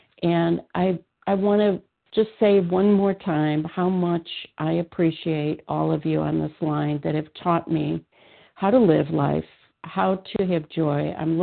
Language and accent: English; Illinois, United States; I'm from Illinois